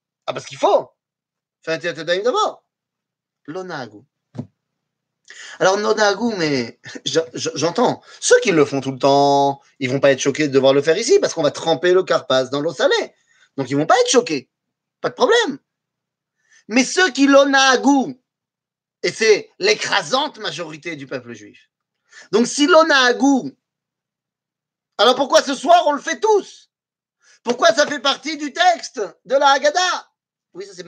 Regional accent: Poland; Par exemple, chez nous, en Pologne, oui, enfin chez nous en Pologne

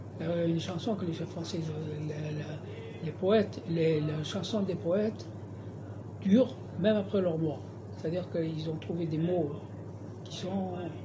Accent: France; je suis français, que j'ai vécu dans la France.

